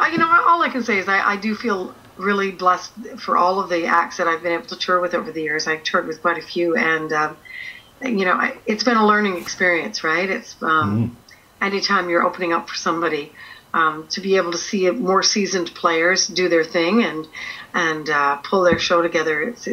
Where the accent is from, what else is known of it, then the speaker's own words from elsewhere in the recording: Canada; we're concentrating on Canada first because this is my home country.